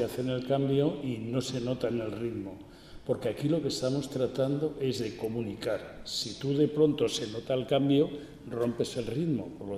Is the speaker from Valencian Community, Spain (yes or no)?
yes; Valencia, Valencian Community, Spain; yo vengo de Valencia, como habréis intuido por mi nombre